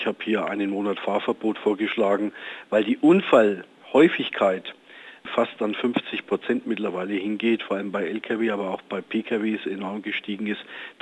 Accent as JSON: {"language": "German", "town": "Nuremberg", "region": "Bavaria", "country": "Germany", "tie": "born or raised there", "said": "In meiner Heimatstadt Nürnberg sind 80% aller Straßen schon mit Zone 30 ausgestattet."}